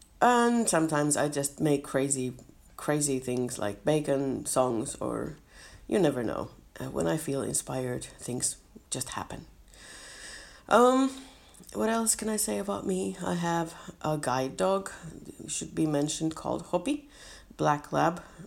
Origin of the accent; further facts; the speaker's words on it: Finland; English is a second language; already I told you already that I'm from Finland, and that English is not my first language, so that already has been said.